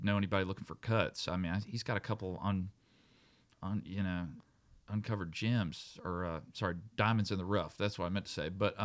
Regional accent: North Carolina, United States; now in Florida, United States; Now that I'm living in Florida, it's not exactly the same way. But I grew up near Mayberry, basically, mm-hmm. if you're familiar with the Andy Griffith Show, and which is based on Mount Airy, North Caro

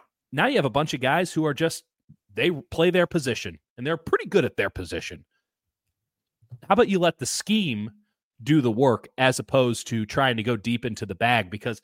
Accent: Chicago, Illinois, United States; accent: Chicago; I love to mumble my Chicago accent.

